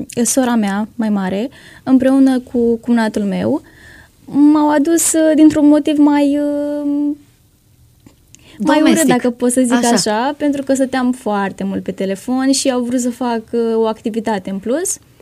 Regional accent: Ierbiceni, Iași County, Romania; Da, doar eu sunt din Ierbiceni.

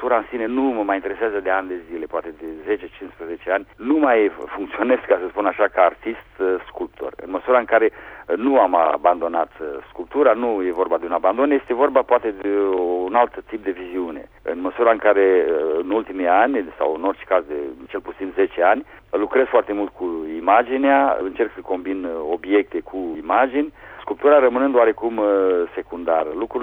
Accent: Romania; now in France; Mă prezint sau ca francez de origine română sau ca român de naționalitate franceză.

